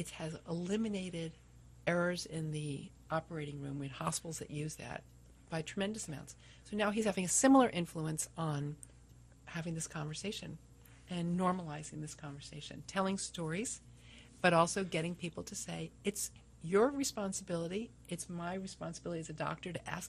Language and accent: English; Long Island, New York, United States; I'm originally from Long Island in New York.